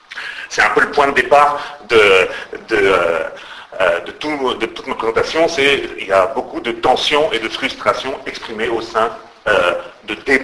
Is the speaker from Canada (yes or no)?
no; France; moi, je suis français, je suis francophone. Scott le sait, je parle très mal anglais.